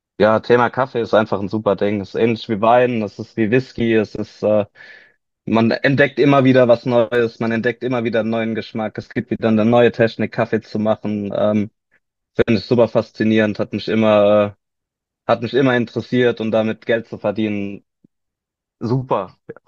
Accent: Lampertheim, Hesse, Germany; now in Worms, Germany; Ich bin in Worms geboren und Lambertheim groß geworden, also in Hessen. Aber nimmt es alles nicht viel. Zugezogen in Worms vor jetzt 12 Jahren

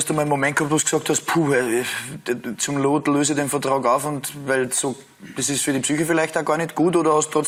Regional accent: Upper Austria, Austria; ich bin auch Oberösterreicher

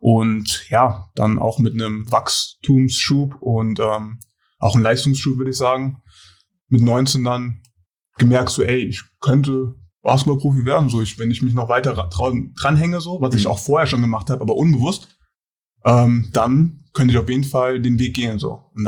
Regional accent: Giessen, Hesse, Germany; Klar ist Gießen, da komme ich her, aus Gießen. Das ist schon so eine Basketballstadt.

